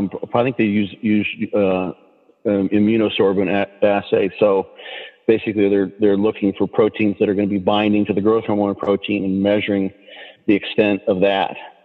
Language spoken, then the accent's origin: English; Illinois, United States; I'm from the U.S. I grew up in Illinois.